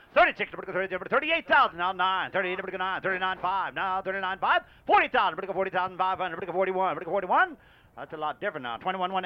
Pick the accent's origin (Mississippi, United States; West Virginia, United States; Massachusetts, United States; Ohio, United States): West Virginia, United States; Shepherdstown; I only live about 70 miles from here. I'm from Shepherdstown and Martinsburg, right between the two.